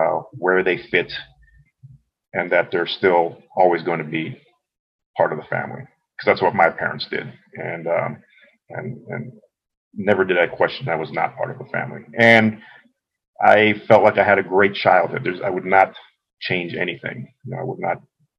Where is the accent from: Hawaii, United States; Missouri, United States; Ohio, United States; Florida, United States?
Hawaii, United States; And I think it mainly comes from growing up in Hawaii, where there's a lot of ghost stories and superstition and urban legends